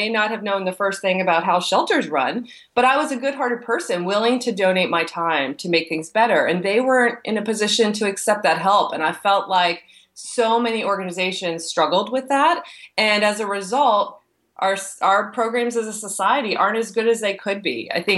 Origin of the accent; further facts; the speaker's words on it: East Coast, United States; I'm from the East Coast and wasn't used to the area.